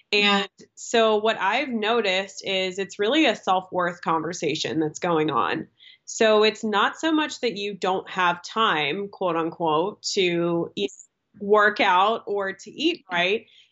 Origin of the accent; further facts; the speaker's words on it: East Coast, United States; because I am from the East Coast